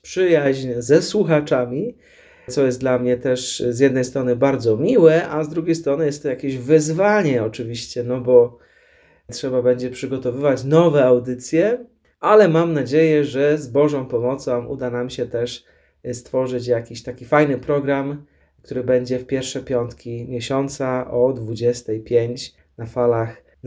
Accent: Węglewice, Łódź Voivodeship, Poland; also born or lived in Wieruszów; I ja urodziłem się w Wieruszowie, ale wychowałem się, dzieciństwo spędziłem w takiej ładnej miejscowości Węglewice. To jest też właśnie dekanat wieruszowski.

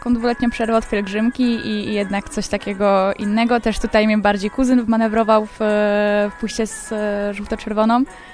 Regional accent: Kalisz, Greater Poland Voivodeship, Poland; Ja jestem z Kalisza, z Piwonic.

